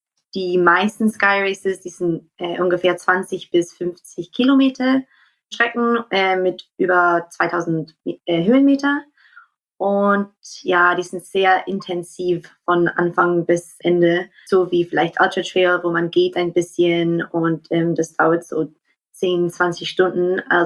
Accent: Scotland, United Kingdom; German is a second language; weil ich bin eigentlich aus Schottland, deswegen Deutsch ist nicht meine erste Sprache.

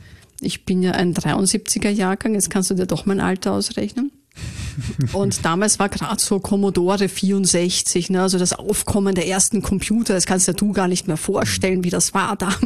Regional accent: Vienna, Austria; Ich bin ein echtes Wiener Madel, wie du so schön sagst. Groß geworden in Wien.

